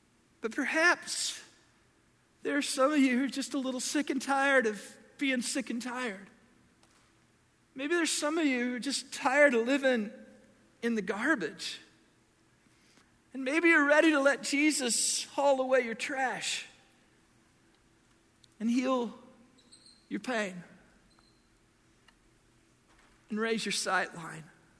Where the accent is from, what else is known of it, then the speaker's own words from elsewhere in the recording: Du Quoin, Illinois, United States; I grew up in DuQuoin. How many of you have ever been to DuQuoin?